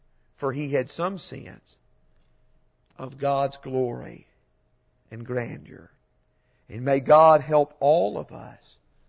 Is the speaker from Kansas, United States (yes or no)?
no; Dickson, Tennessee, United States; But I remember when I was growing up in Dixon, Tennessee, one time we had a preacher who came for a meeting.